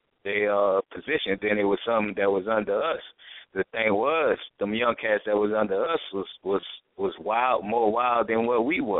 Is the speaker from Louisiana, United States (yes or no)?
yes; New Orleans, Louisiana, United States; Growing up in New Orleans, man. Well, you know how it was.